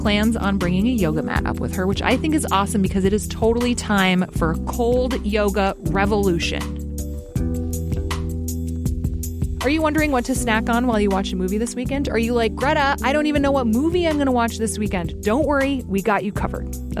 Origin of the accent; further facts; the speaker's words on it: Alaska, United States; I was going to say, I grew up in Alaska, and so like 20 below, like that's not bad at all.